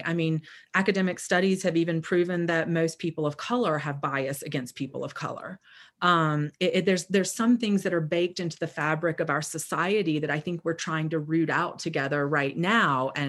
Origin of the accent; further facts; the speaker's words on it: the South, United States; accent: twang; I think a lot of us, and I grew up in the South, if you hear the twang, so I know how it is to have catchphrases, sayings, just language that you inherited growing up